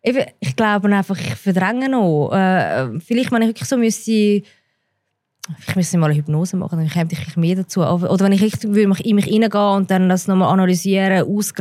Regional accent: Zurich, Switzerland; Nein, ich bin in Zürich aufgewachsen.

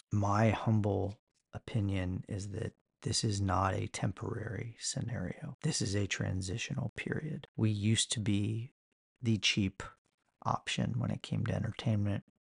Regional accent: Ohio, United States; I'm originally from Ohio, so

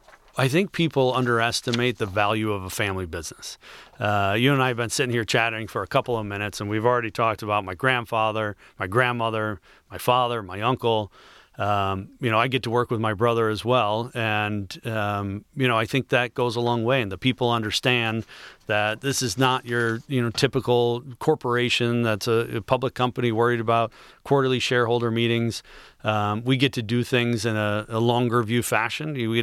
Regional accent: Detroit, Michigan, United States; I was born in Detroit. I've lived here my whole life. This is a really special place.

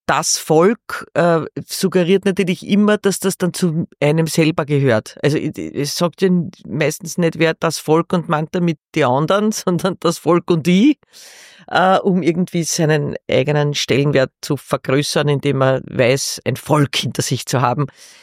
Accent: Hainburg, Lower Austria, Austria; born there; ich bin ja gebürtige Heimburgerin. Und bei uns, wenn man drüber nachdenkt, war ja das irgendwie deutsch, Österreich, also deutsch sprechend, österreichisch, slowakisch sprechend.

